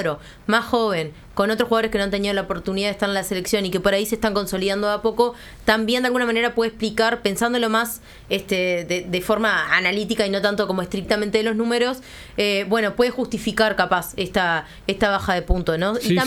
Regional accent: Uruguay; como hincha, como uruguaya, me parece eso.

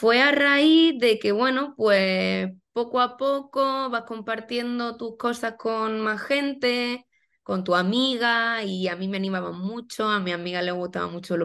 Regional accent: Almería, Andalusia, Spain; now in Madrid, Spain; yo de Almería, Andalucía

